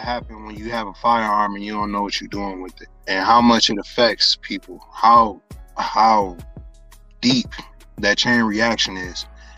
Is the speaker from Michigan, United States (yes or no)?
yes; Michigan, United States; I am from the Wood Street neighborhood, so I'm from Amity Ave. Everybody knows me from being from that area and everything, so that's big in my heart.